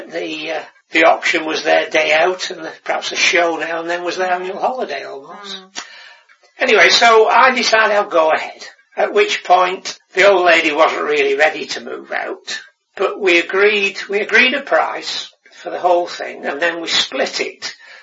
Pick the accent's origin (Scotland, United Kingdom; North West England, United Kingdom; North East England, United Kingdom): North West England, United Kingdom; Macclesfield; Cophurst Farm, Sutton, age 73. I was born in Macclesfield. The old part of Macclesfield used to be Sutton on the old boundary.